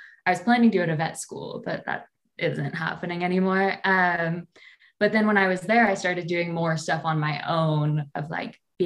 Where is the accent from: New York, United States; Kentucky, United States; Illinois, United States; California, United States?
California, United States; Truckee; So I grew up in Truckee, California, and I actually did ballet my whole life.